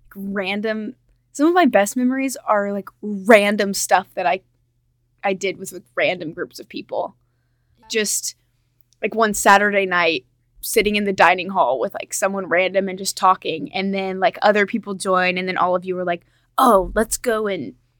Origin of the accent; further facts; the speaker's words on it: Midland, Texas, United States; I'm from Midland, Texas.